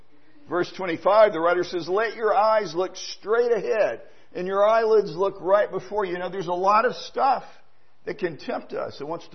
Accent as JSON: {"language": "English", "region": "Tennessee", "country": "United States", "tie": "born there", "said": "I was born in Tennessee. Not insulting my state."}